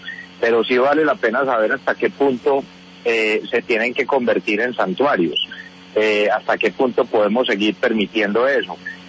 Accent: Colombia

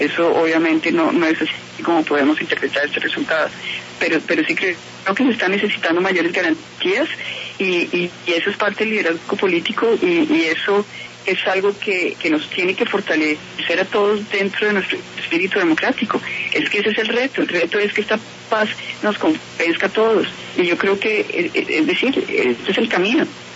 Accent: Colombia; para nosotros como colombianos

